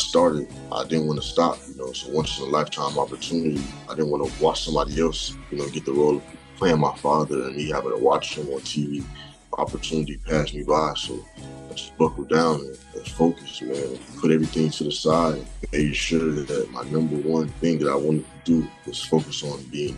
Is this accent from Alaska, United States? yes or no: no; Miami, Florida, United States; now in Los Angeles, United States; told me that he was going to move me from my hometown, Miami, to L.A., put me in acting classes